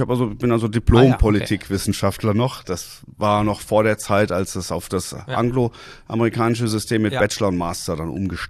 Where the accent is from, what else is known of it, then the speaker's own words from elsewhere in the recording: Hanau, Hesse, Germany; Ich komme ja aus Hessen, aus Hanau.